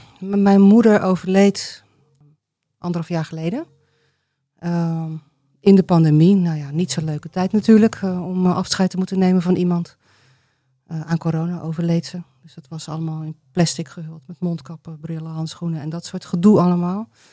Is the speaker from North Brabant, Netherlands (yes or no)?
no; Barendrecht, South Holland, Netherlands; also born or lived in Rotterdam; Geboren in het Sint-Klaren ziekenhuis in Rotterdam, maar opgegroeid na een week zat ik hier in Barendrecht.